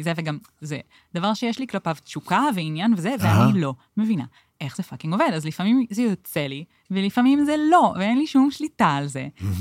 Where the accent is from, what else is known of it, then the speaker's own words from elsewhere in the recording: Ramat Gan, Tel Aviv District, Israel; אני רמת גני.